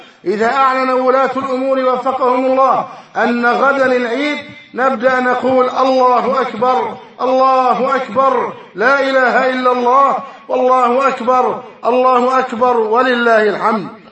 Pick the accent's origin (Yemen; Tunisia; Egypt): Egypt; بلدنا مصر